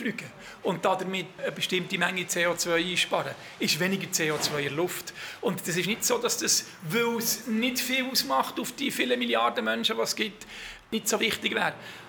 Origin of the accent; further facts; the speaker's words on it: Switzerland; born there; Ich bin hier in der Schweiz geboren, gehöre zu den Leuten, die Chancen hatten in ihrem Leben.